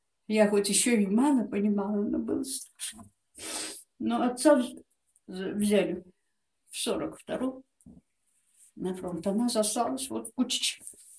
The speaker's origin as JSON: {"language": "Russian", "region": "Saratov Oblast", "country": "Russia", "tie": "born there", "said": "Ну, родились вы там, записали, в Саратовской области."}